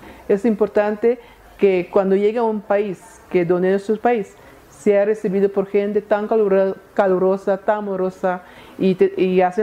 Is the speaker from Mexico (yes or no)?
no; Curaçao; soy de Curazao